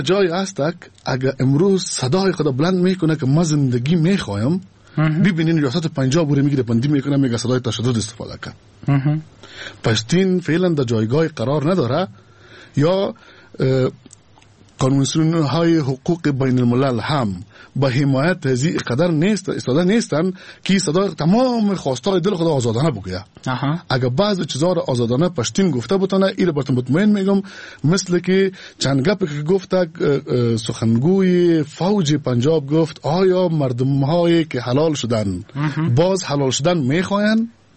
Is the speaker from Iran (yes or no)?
no; Afghanistan; من افغان هستم.